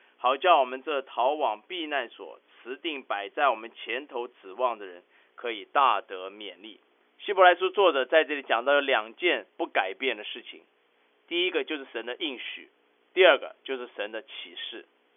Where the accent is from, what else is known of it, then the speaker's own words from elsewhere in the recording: China; 就像我们中国人一样，我们每中国人都喜欢到餐馆去吃饭